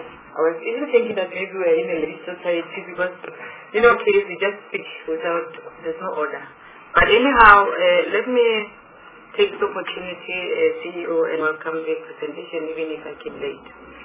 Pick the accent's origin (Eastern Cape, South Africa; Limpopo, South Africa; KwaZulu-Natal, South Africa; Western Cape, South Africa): Limpopo, South Africa; I am from Limpopo.